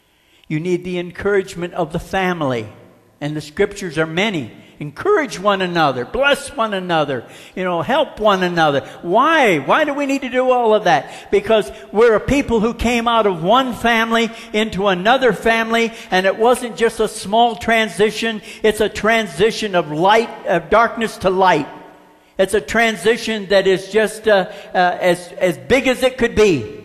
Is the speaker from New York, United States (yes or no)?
no; Florida, United States; You know, I grew up in Florida. We had chameleons.